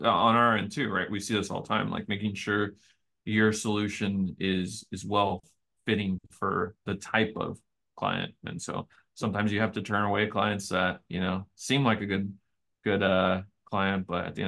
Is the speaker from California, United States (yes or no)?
yes; California, United States; now in New York, United States; I live in New York. I grew up in California.